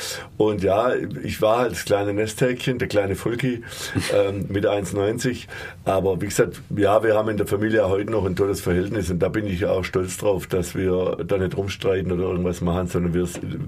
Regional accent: Calw, Baden-Württemberg, Germany; Ja, ich komme aus Calw, also genauer gesagt aus Stammheimer Calw, das ist der Höhenkurort oben. Ja, Calw liegt da ziemlich tief.

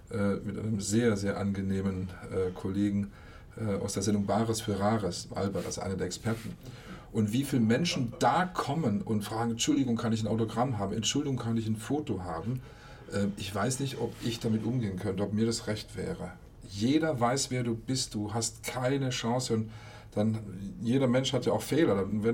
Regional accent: Baden-Württemberg, Germany; accent: Swabian; Also in Baden-Württemberg, da geht es mir als Schwabe, ja, also da werden die meisten, würden mich sogar verstehen, wenn ich dialektisch, wenn ich Schwäbisch schwätze

